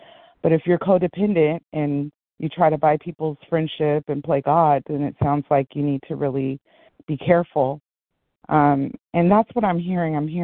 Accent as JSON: {"language": "English", "region": "California", "country": "United States", "lives_now": "North Carolina, United States", "said": "I'm compulsive overeater from Southern California. I'm in North Carolina right now"}